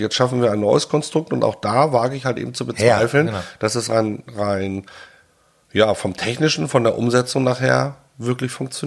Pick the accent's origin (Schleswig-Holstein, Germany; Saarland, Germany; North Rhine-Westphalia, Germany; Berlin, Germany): Schleswig-Holstein, Germany; Rantum; Ich bin hier in Rantum aufgewachsen